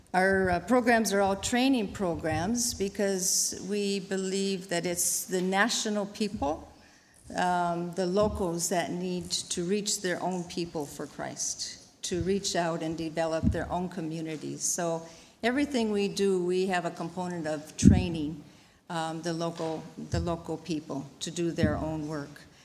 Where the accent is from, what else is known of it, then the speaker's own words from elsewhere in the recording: North Dakota, United States; now in Africa; But before I went to Africa, I grew up in North Dakota, and that's my home state.